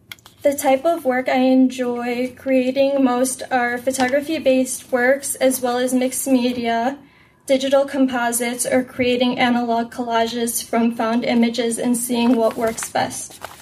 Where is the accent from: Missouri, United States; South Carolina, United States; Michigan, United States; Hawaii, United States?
Michigan, United States; Dearborn; I'm a Lebanese-American who was born and raised in Dearborn, Michigan. As a first-generation American, I've been influenced by my cultural background